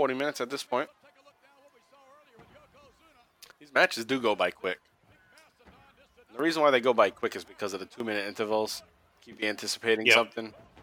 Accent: Fall River, Massachusetts, United States; And just the fact that we grew up in Fall River, that, like, even if you weren't Portuguese, you're Portuguese if you live in Fall River.

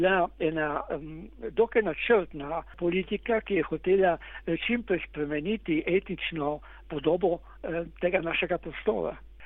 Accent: Littoral, Slovenia; Naši ljudje, govorim sedaj kot Primorec, naši ljudje so trpeli grozne muke

